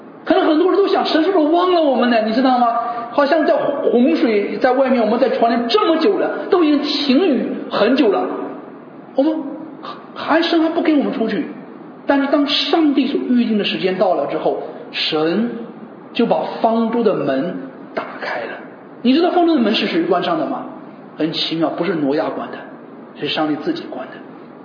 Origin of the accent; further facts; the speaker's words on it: China; now in Singapore; 因为我家乡现在是零下十多度啊，下雪啊，很冷很冷啊。我们准备这个啊，过年的时候这个回中国，